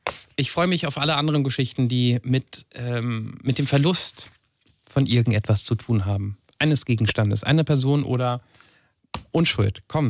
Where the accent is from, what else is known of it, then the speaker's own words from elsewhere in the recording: Mainz, Rhineland-Palatinate, Germany; da hast du sehr schön Mainz vorgestellt, ja auch meine Heimatstadt.